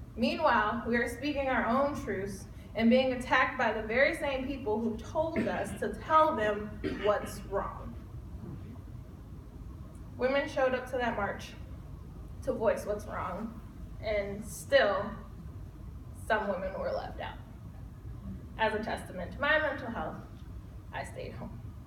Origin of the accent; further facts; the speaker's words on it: Chicago, Illinois, United States; I'm from Chicago, very loud and proud. I will tell you that from day one.